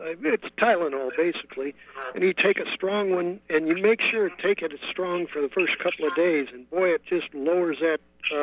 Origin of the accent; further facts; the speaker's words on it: San Francisco, California, United States; You know, out here, I'm from San Francisco, and I'm from the land of Pelosi, but I'm a Green Party member, right?